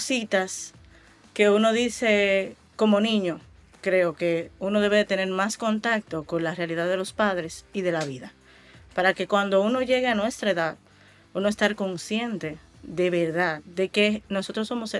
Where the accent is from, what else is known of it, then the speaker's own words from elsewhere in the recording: Dominican Republic; me crié con las personas que trabajaban para mi familia, personas que se conocían desde pequeños del barrio, porque somos dominicanos